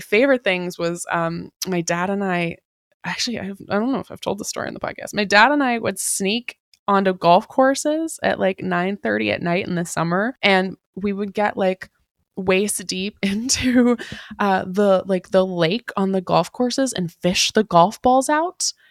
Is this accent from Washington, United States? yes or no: yes; Tacoma, Washington, United States; Now, I grew up in Tacoma, Washington.